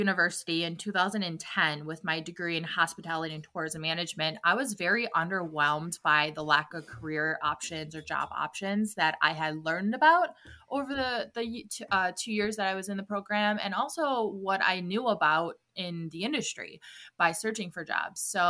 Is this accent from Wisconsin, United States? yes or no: yes; Milwaukee, Wisconsin, United States; also born or lived in Chicago; Well, I'm from Milwaukee, Wisconsin, and I spent a lot of my years living in Chicago